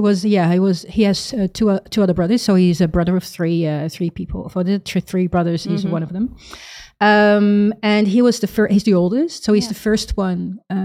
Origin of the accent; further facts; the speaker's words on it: Netherlands; But yeah, I'm born and raised in the Netherlands.